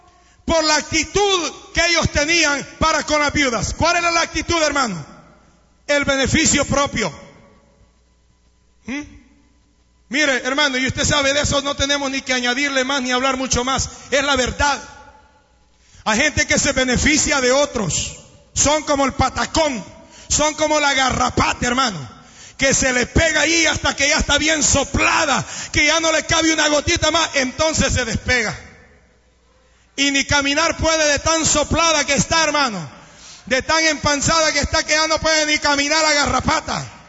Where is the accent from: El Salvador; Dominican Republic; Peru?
El Salvador; Señor, soy salvadoreño, acuérdate? Al Salvador primero, mi país primero.